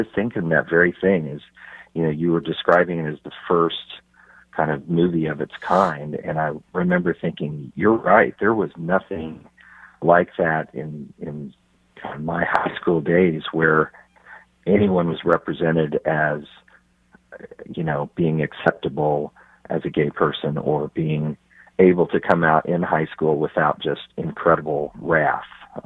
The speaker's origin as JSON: {"language": "English", "town": "Warrensburg", "region": "Missouri", "country": "United States", "tie": "born or raised there", "said": "I grew up in Warrensburg, not too far from Kansas City. It's kind of a college town, small, you know, relatively small community."}